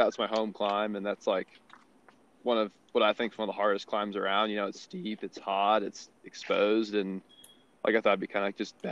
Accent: Park City, Utah, United States; So now I'm living in Heber City, Utah. I grew up in Park City, which is just like 20 minutes away up on kind of the other side of the hill.

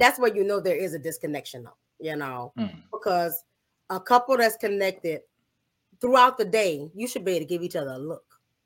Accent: New Orleans, Louisiana, United States; moved away; I think we both was going through depression because we're from New Orleans, and you know, we moved when Hurricane Katrina hit, and so we were grieving home.

